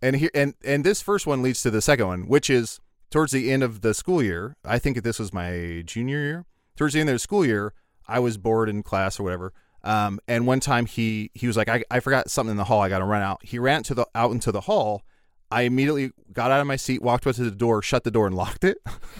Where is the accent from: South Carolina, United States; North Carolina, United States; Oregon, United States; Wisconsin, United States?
Wisconsin, United States; Kewaunee; I remember in where I grew up in Kewaunee and other places, anytime there was a substitute, and I think this is universal, like a river cop, no respect.